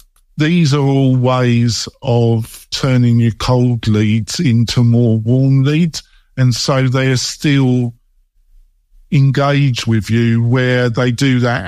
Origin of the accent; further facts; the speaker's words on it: England, United Kingdom; maybe because I'm English and the culture that I come from